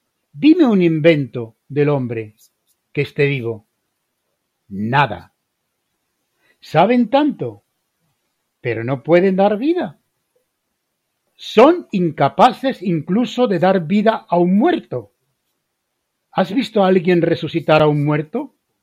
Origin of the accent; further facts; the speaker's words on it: Philippines; Yo procedo de Filipinas y allí había un montón de cucarachas